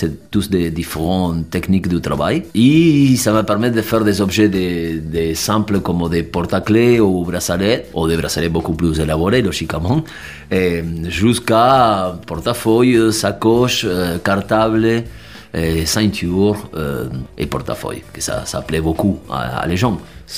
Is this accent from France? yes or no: no; Argentina; French is a second language; now in Salerno, Italy; Mon métier, ça vient depuis l'Argentine, c'est mon pays d'origine.